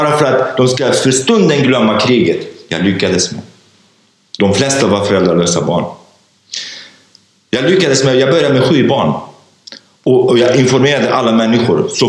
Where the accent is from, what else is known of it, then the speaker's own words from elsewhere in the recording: Sweden; Där jag kunde göra allt för att jag var doktor och jag kom från Sverige och så vidare.